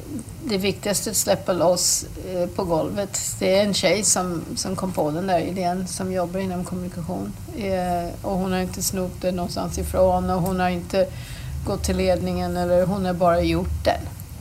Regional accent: the West, United States; Swedish is a second language; now in Sweden; jag är uppvuxen i glesbygd i västra USA

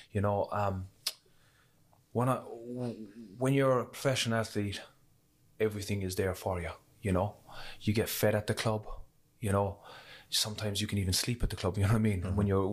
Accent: Ireland; growing up in Ireland

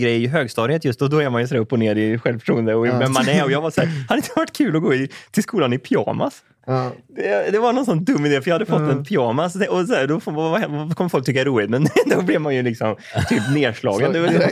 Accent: Grebbestad, Västra Götaland County, Sweden; Du ska nog inte komma till Grebbestad där jag kommer från.

